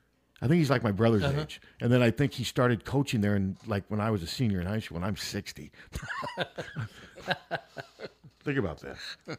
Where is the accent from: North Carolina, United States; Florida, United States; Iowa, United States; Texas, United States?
Iowa, United States; Des Moines; Turning down my hometown.